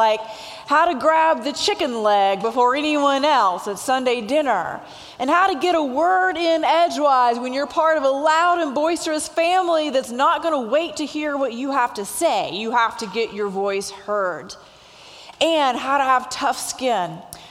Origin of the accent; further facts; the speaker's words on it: Asheboro, North Carolina, United States; I am originally from Asheboro, North Carolina, and I am the youngest of four children. I have three older brothers.